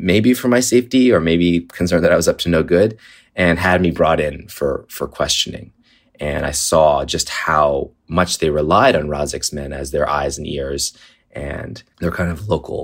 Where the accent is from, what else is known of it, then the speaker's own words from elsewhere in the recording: Canada; If he was surprised to hear me introduced as a Canadian, he didn't show it. I mean, I looked pretty Afghan at that. I was speaking in Persian to him